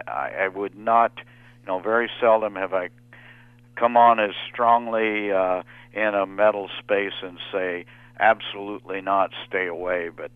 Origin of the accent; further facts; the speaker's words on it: New Mexico, United States; that includes a company in my home state of New Mexico